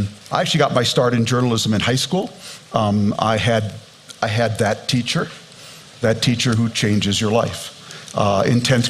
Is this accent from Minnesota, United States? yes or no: yes; Minnesota, United States; You get to see the rainbow of humanity in a way you'll never see growing up in Minnesota.